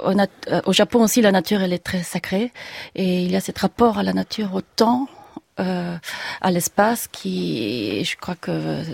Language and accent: French; France; j'ai grandi en France et j'ai fait mes études ici au Conservatoire supérieur de Paris.